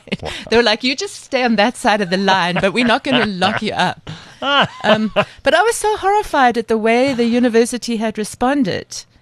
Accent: South Africa; But it's also, I think it's what makes us as South African filmmakers creative.

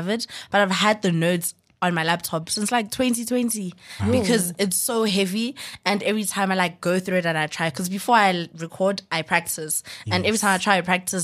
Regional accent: Rustenburg, North West, South Africa; I grew up in Rustenburg.

